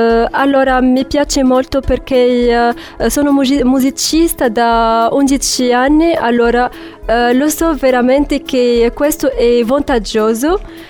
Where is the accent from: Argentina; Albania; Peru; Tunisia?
Tunisia; Italian is a second language; now in Cagliari, Italy; Sono venuta dalla Tunisia.